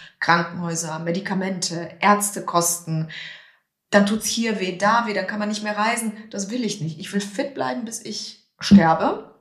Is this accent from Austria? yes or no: no; Poland; German is a second language; Ich bin in Polen aufgewachsen, im Garten meines Großvaters.